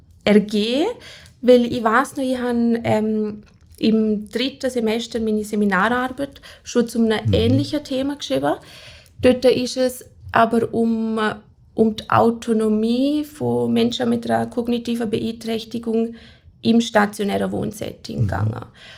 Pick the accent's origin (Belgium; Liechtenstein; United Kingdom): Liechtenstein; ich komme aus dem Fürstentum Liechtenstein